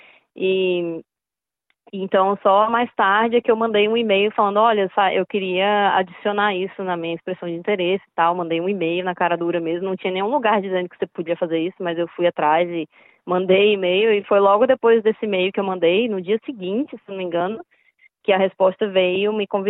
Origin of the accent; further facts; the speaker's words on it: Brazil; Com as pessoas da minha terra e, enfim, que eu amo demais, né? A cultura brasileira e sempre vivenciei muito a cultura brasileira muito a fundo, assim, né? Quando eu estava no Brasil